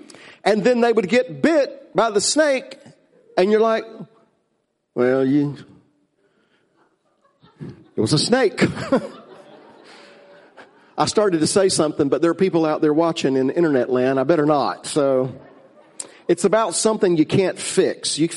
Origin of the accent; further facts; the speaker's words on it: the South, United States; Now, I grew up in the South, and there were people in the South who thought that meant